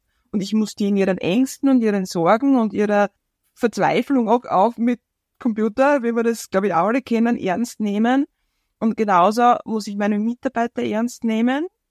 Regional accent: Switzerland; als Schweizer Orgelbauer

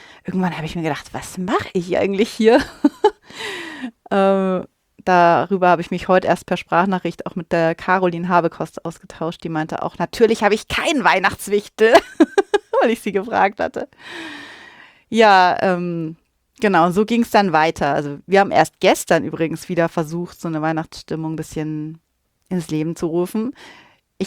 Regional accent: Bavaria, Germany; Ich bin ja aus Bayern und bei uns kam immer das Christkind

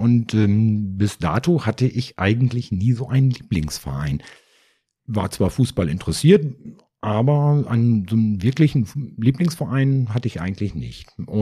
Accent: Nordhorn, Lower Saxony, Germany; moved away as an adult; now in Berlin, Germany; Ja, also ich bin in der Nähe von Nordhorn aufgewachsen. Bin dann Anfang der 90er nach Berlin gezogen, beruflich bedingt.

